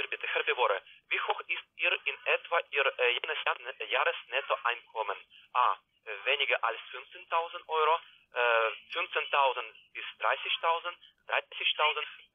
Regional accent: Bulgaria; Tut mir leid, ich komme aus Bulgarien.

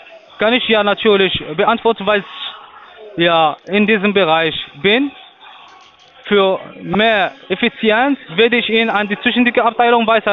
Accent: Portugal; German is a second language; now in United Kingdom; Ich bin nicht in Frankreich. Ich bin Portugiese.

